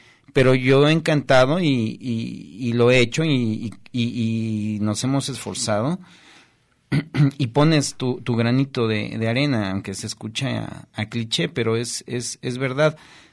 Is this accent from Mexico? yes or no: yes; Mexico City, Mexico; yo sí soy bien chilango.